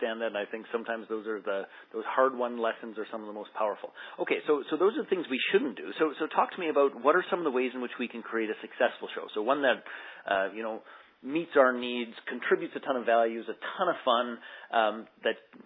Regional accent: Saskatchewan, Canada; perhaps it's because we're both from Saskatchewan

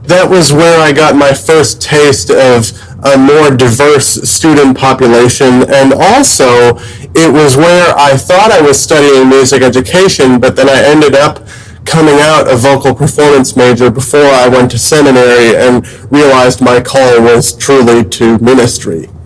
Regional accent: Neenah, Wisconsin, United States; So many of you know that I grew up in Neenah, which is about a 45-minute drive from Waupun.

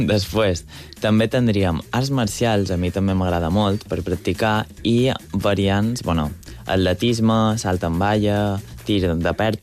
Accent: Valldemossa, Balearic Islands, Spain; perdre-me per Vall de Mossa, que és on visc, que és el meu poble, i estar per allà.

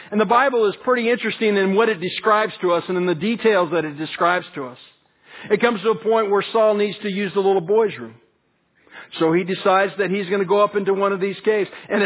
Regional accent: Colorado, United States; I grew up in Colorado and there are different caves that you can explore through there.

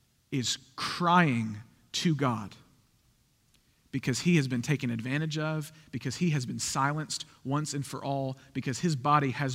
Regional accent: Wetumpka, Alabama, United States; my hometown's Wetumpka, Alabama, not far from here in Auburn, about an hour away.

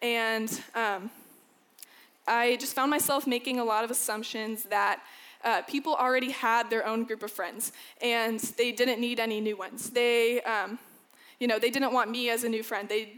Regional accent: the South, United States; So growing up in the South, it's pretty likely that you're going to find a church on just about every street.

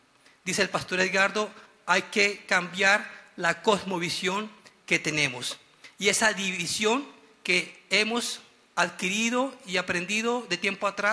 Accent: Barrancabermeja, Santander, Colombia; born there; para quienes no me conocen. Nací en Barranca Bermeja un 16 de abril de 1960.

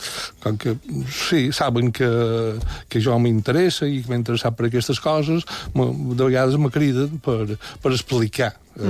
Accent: Barcelona, Catalonia, Spain; now in Mallorca, Spain; des de que vaig arribar des de Barcelona, i he estat 43 anys fent feina allà

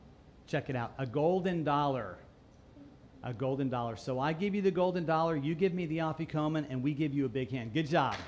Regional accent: St. Petersburg, Florida, United States; growing up in St. Pete, Florida, when we'd have the Seder at my mom's house or we'd go to the synagogue

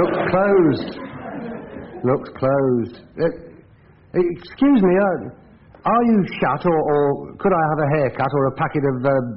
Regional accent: London, United Kingdom; I'm from London. and I'm trying to make myself understood by the natives up here.

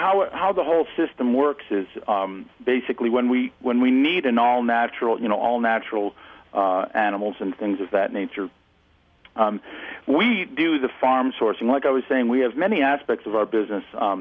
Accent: Sherburne, New York, United States; yeah, we're from Sherbourne, New York. My brother's not on the phone as of yet. I presume we're going to be talking about the meat aspect. But yeah, Sherbourne, New York, which is right in the heart of the state. I've pretty much been lived here my whole life

